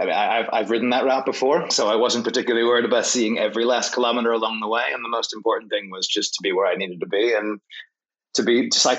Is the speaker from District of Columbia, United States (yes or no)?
yes; Washington, District of Columbia, United States; I mean, I'm from Washington, D.C., and I've done a lot of rides around there, shorter ones.